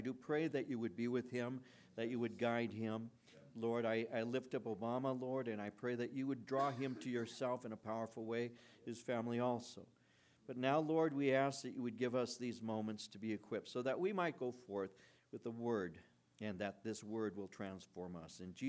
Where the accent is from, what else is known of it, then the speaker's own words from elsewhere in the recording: Santa Fe Springs, California, United States; communion at St. Pius X Church in Santa Fe Springs. I received my confirmation, the same church. You know, I was raised in the Catholic faith.